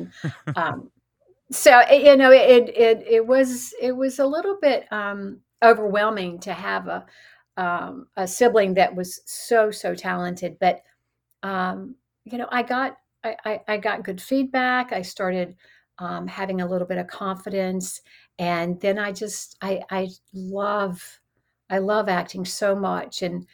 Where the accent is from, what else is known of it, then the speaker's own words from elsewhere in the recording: Charlotte, North Carolina, United States; also born or lived in Gastonia; but I grew up in Charlotte, North Carolina, Gastonia, North Carolina. So there wasn't a whole lot of anything going on there in the entertainment industry.